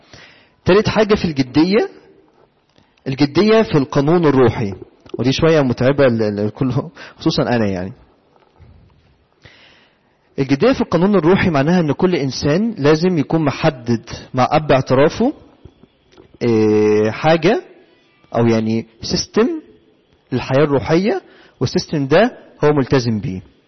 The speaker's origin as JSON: {"language": "Arabic", "country": "Egypt", "said": "واحنا كشعب مصري يعني الالتزام ده اخر حاجة في حياتنا"}